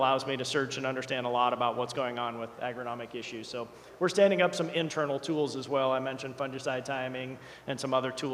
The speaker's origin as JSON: {"language": "English", "region": "Iowa", "country": "United States", "said": "I'm a guy from Southwest Iowa, and my language isn't as perfect as I would like it to be"}